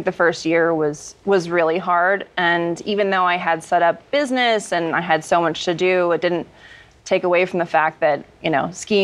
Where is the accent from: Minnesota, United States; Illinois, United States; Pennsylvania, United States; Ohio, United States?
Minnesota, United States; I mean, I'm from Minnesota, so curling should be my shit.